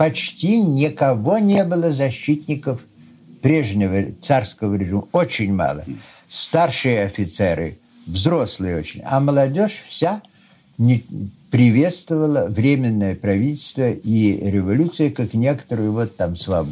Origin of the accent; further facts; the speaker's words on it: Kaluga Oblast, Russia; also born or lived in Oryol; Родился я в Орле в 1881 году. Отец мой был горный инженер. Да, детство прошло в Калужской губернии, где отец управлял заводами, ну, потом в других местах, в Нижегородской. Учился я в Калуге, в Калужской гимназии окончил